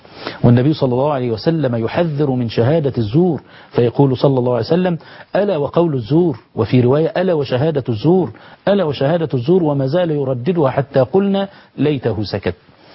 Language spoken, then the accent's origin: Arabic; Egypt